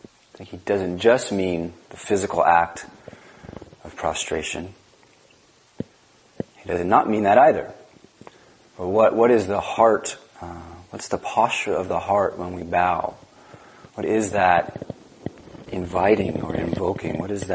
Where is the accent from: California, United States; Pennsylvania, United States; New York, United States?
California, United States; born there; I was born in Southern California, so it's good to be back.